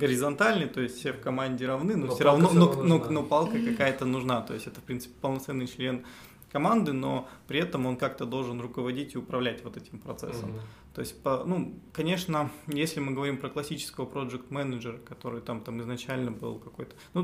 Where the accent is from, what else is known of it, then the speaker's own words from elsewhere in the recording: Astana, Kazakhstan; ну, я из Астаны, Казахстана.